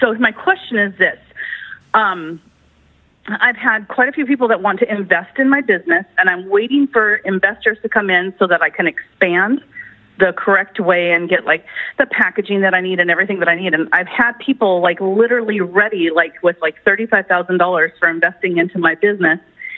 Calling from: Eagle River, Alaska, United States; I'm calling from Eagle River.

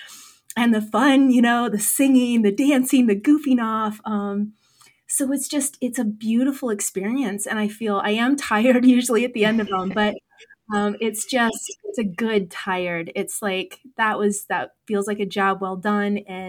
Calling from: Westminster, Colorado, United States; I am recording from Westminster, Colorado, so just north of downtown Denver

